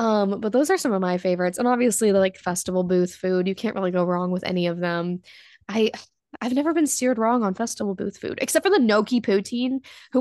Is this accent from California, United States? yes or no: no; Washington, United States; I grew up in Washington, went to school in Connecticut for the first year. I'm 3,000 miles away from home